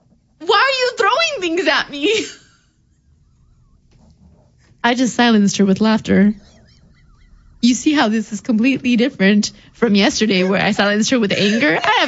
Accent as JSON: {"language": "English", "town": "Compton", "region": "California", "country": "United States", "tie": "born or raised there", "said": "I grew up in Compton, okay? We didn't have that kind of shit."}